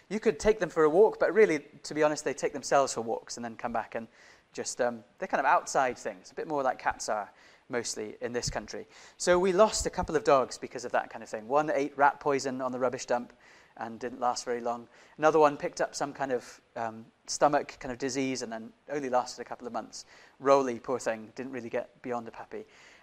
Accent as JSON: {"language": "English", "country": "Indonesia", "tie": "born or raised there", "said": "Okay, I grew up in Southeast Asia, in Indonesia. That's why I was born and raised."}